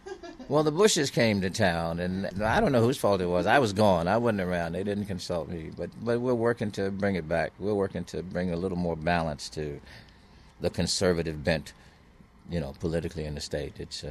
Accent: Fort Worth, Texas, United States; also born or lived in Crockett, Texas; Well, I grew up in Fort Worth, and I grew up in East Texas, in Crockett, Texas. That's where my grandparents' place was.

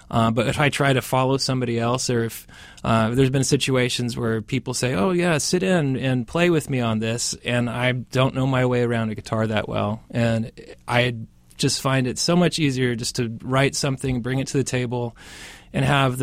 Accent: Vancouver, Washington, United States; also born or lived in Virginia / California / South Carolina / North Carolina; I was born in Virginia. I grew up a lot just throughout, I grew up all around the United States. So it was California, South Carolina, North Carolina, Alaska, Oregon. I spent most of the formative years in Vancouver, Washington.

